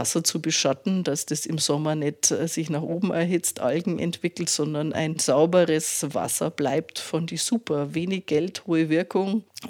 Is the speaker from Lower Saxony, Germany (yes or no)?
no; Bavaria, Germany; born there; Ich bin eine gebürtige Oberbayerin, die es nach Niederbayern verschlagen hat.